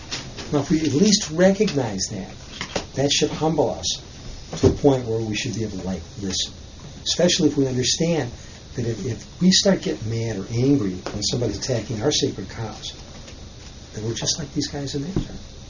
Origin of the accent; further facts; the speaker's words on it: United States; Because I'm an American.